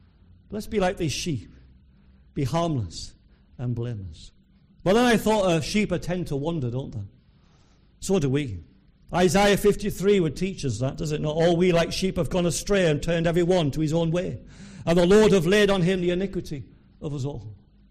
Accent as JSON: {"language": "English", "region": "Yorkshire and the Humber", "country": "United Kingdom", "tie": "born or raised there", "said": "I come from North Yorkshire, and there's many a field in North Yorkshire with sheep in. And I was brought up in that county with many sheep on the fields."}